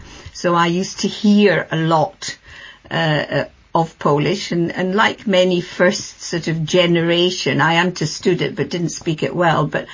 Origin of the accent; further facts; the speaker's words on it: Edinburgh, Scotland, United Kingdom; I was born and brought up in Edinburgh. But I was, I'm half Scottish actually, because my mother she died sadly last year, was Polish.